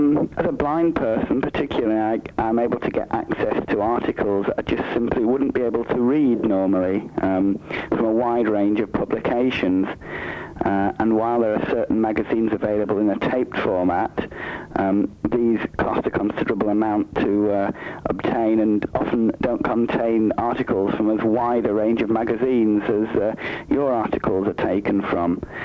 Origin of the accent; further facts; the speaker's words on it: Preston, North West England, United Kingdom; I'm from Preston.